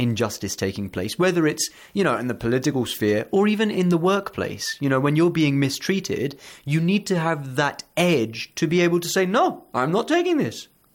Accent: India; I'm originally from India as well

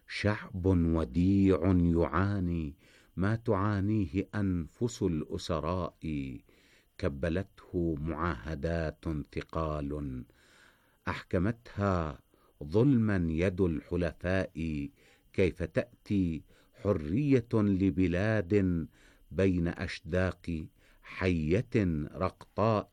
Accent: Najaf, Najaf Governorate, Iraq; ولدت في النجف الأشرف عام 35 و300 و1000 لهجرة رسول الله صلى الله عليه وآله

